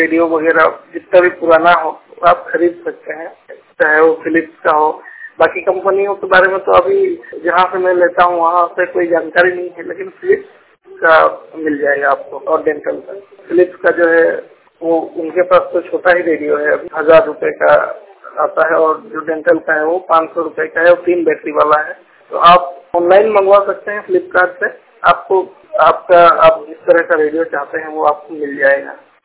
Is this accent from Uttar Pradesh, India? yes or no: no; Jharkhand, India; मैं तो झारखंड से हूँ